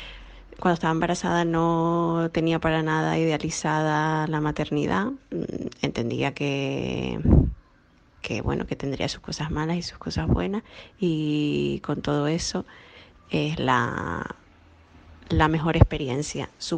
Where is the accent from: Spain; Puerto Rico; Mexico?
Spain; Santa Cruz de Tenerife, Canary Islands; soy de Santa Cruz de Tenerife.